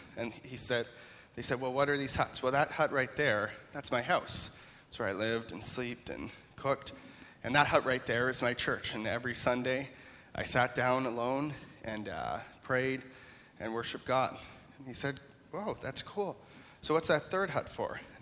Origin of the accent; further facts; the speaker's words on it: Holstein, Ontario, Canada; now in Acton, Canada; that although I'm currently from Acton, I did grow up in Holstein, Ontario, so this area is quite familiar to me. Spent a lot of time here in Mount Forest growing up through the years.